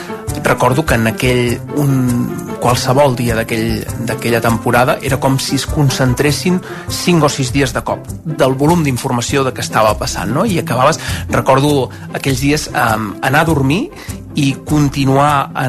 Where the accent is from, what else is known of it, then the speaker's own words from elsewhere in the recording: Santpedor, Catalonia, Spain; tinc 39 anys, sóc de Santpedor